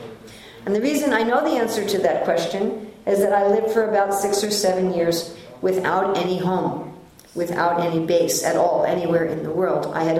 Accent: New York, United States; moved away; And I'd say, well, I'm from New York. Oh, how is it in New York? I said, I haven't lived there for 35 years.

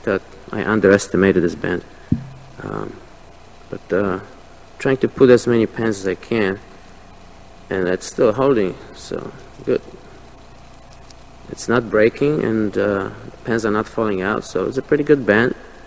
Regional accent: Poland; And I grew up in a different environment. I was raised in Poland

